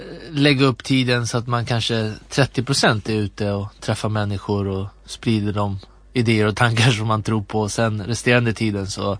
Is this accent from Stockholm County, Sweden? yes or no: yes; Jordbro, Stockholm County, Sweden; also born or lived in Umeå; Och sen så flyttade vi ner till Stockholm när jag var 3 år ungefär. Och då bosatte vi oss i ett område som heter Jordbro söder om Stockholm. Och sen så flyttade vi runt lite grann. Men Skogås kan man väl säga är området som jag spenderade grundskoletiden i.